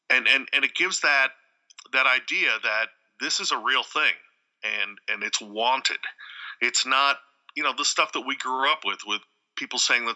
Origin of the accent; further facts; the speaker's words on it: Minneapolis, Minnesota, United States; And even though I'm from Minneapolis, I want the stadium here so bad.